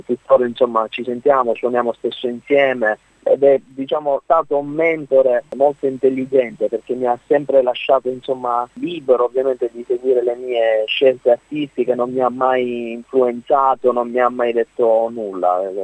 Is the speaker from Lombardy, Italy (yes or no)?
no; Sicily, Italy; Io sono siciliano e insomma ho sempre portato un certo tipo di calore dentro questa musica.